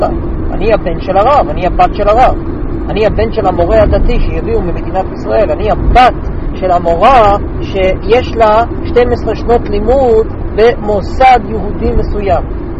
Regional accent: United States; Hebrew is a second language; אני אמריקאי, יש לי היסטוריה של כמה מאות שנים

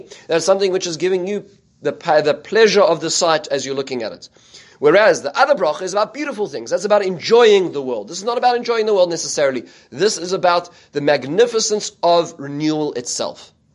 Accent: South Africa; When I was growing up in South Africa, we had trees which are called jacaranda trees.

